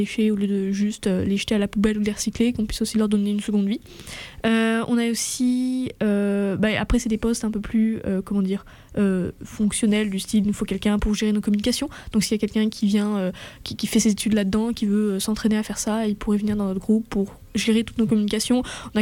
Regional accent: France; now in Sherbrooke, Canada; je suis française, si on l'entend bien.

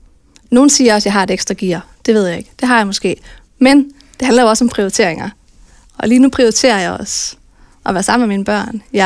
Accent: Viborg, Central Denmark Region, Denmark; jeg synes, jeg er viborgenser med stort V.

